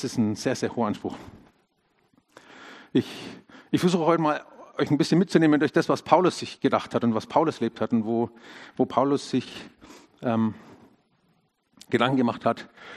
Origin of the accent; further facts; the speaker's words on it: Germany; first language German; Also ich bin in Deutschland geboren, bin in Deutschland aufgewachsen. Das heißt, ich sehe alles schon mal traditionell deutsch irgendwie.